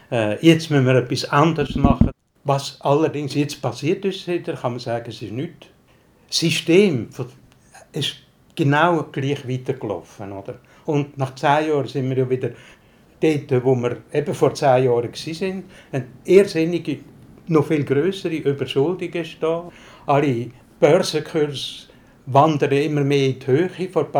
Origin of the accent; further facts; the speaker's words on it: Brugg, Aargau, Switzerland; Ich bin in Bruck aufgewachsen und nachher zu Wettigen ins Seminar.